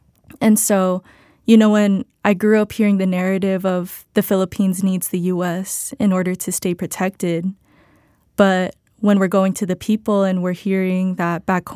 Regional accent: Paradise Hills, California, United States; also born or lived in Japan; Yeah, so, I grew up here in Paradise Hills, but I was actually originally born in Japan

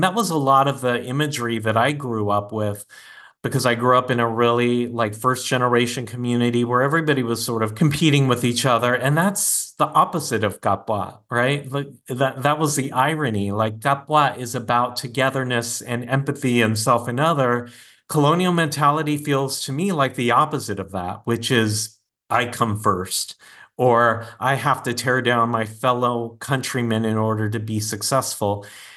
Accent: San Diego, California, United States; I grew up in San Diego in a military town

